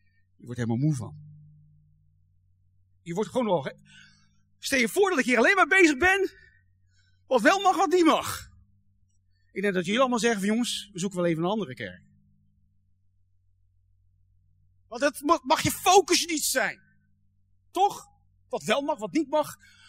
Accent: Netherlands; Ja, wij zijn Nederlander, ja, als je een boer bent of zo, dan snap je dat.

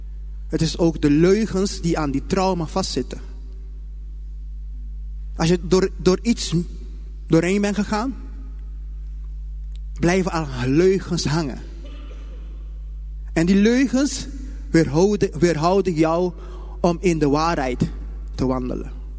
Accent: Curaçao; ik kom zelf uit Curaçao. En toen ik op de lagere school zat.

